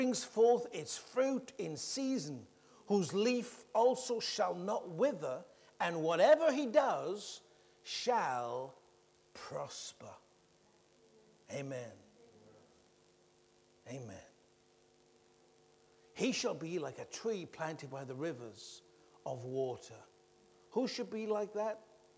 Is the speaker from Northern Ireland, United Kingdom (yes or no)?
no; Wales, United Kingdom; Oh, I come from Wales. We have a Welsh heritage and a Celtic culture.